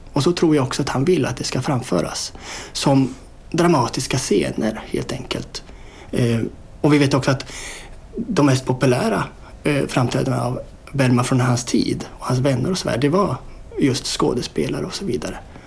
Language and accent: Swedish; Sweden; Jag är född i Sverige, uppvuxen i Sverige.